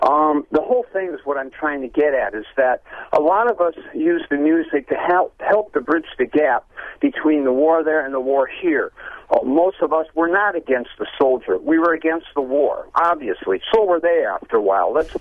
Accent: Milwaukee, Wisconsin, United States; I was brought up around Milwaukee

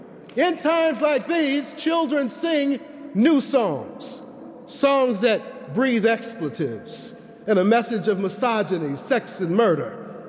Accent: Chicago, Illinois, United States; But the toll of blacks murdered in my hometown, Chicago, alone, mostly by blacks over 18 years, from 1991 to 2009, nearly 10,000 and counting.

